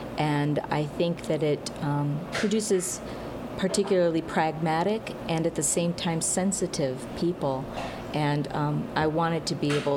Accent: Wisconsin, United States; also born or lived in Michigan / Minnesota; now in Iowa, United States; It's where I grew up. Was born and raised in Wisconsin and have spent time in Michigan and Minnesota and the last 8 years in Iowa.

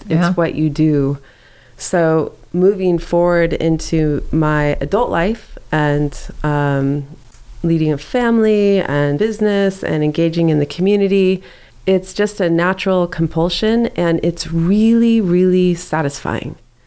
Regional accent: Washington, United States; I grew up in Puget Sound, which is, well, not in Puget Sound, on Puget Sound, on the shores in Washington State, just south of Seattle.

